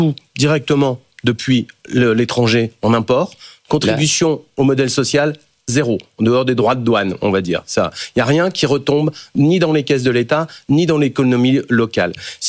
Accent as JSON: {"language": "French", "region": "Hauts-de-France", "country": "France", "said": "Moi je suis du Nord moi également"}